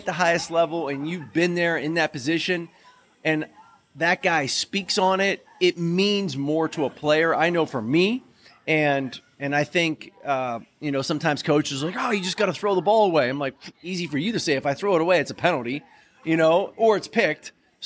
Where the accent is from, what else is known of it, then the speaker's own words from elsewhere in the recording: Pittsburgh, Pennsylvania, United States; I grew up in Pittsburgh. I still live in Pittsburgh.